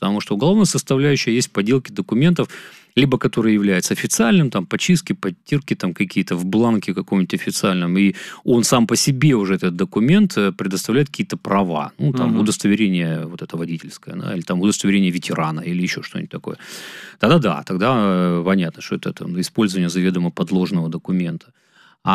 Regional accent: Moscow, Russia; Хотя, конечно, я как москвич, какие-то решения поддерживаю, какие-то могу не поддерживать.

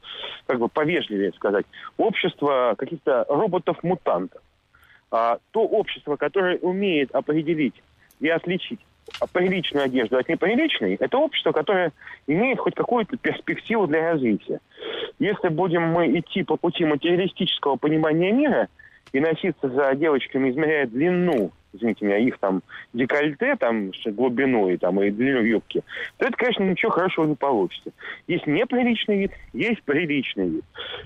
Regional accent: Saint Petersburg, Russia; Знаете, я вот вырос в Ленинграде, в Петербурге

